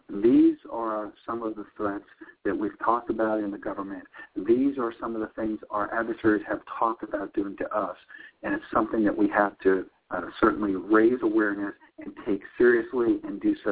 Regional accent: New York, United States; I grew up in the Northeast, up in New York. I've got friends and family who are still suffering from this hurricane, Sandy.

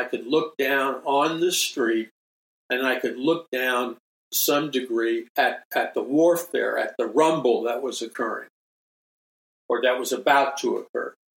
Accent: Queens, New York, United States; I recall the time as a young boy growing up in Queens, and this was the time of gang activities, okay?

